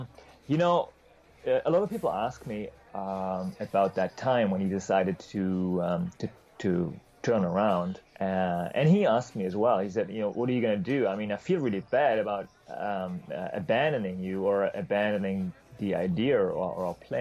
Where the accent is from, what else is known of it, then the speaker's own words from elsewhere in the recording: eastern Germany, Germany; I grew up in Eastern Germany, which made it really nearly impossible to travel any place, really.